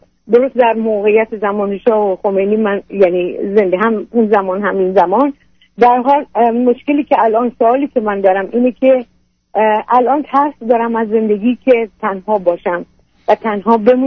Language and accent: Persian; Iran; moved away as an adult; also born or lived in Germany; now in United States; بار در ایران ازدواج کردم به اجبار، همون زمان انقلاب. بعد از 9 ماه از ایران اومدم بیرون،